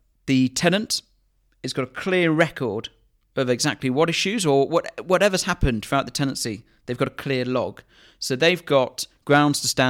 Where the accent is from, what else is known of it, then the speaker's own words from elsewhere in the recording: Harrogate, Yorkshire and the Humber, United Kingdom; So, kind of going back to me, really, born and bred in Harrogate. I love Harrogate.